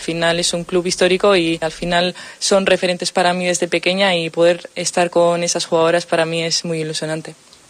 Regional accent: Basque Country, Spain; siempre, siendo vasca y siendo guipuzcana, siempre he sabido

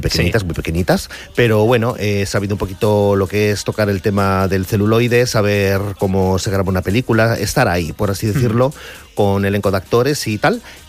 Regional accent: Bilbao, Basque Country, Spain; soy de aquí, soy de Bilbao, del País Vasco, de Vizcaya. Nací en Santutxu, o sea, vivo en Santutxu, quiero decirte, nací en Bilbao.

